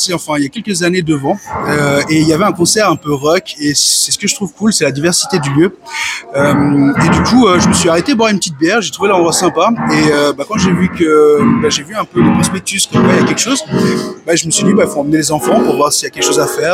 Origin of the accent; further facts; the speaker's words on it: Plan-les-Ouates, Geneva, Switzerland; moi, j'ai grandi à Plein-les-Ouates.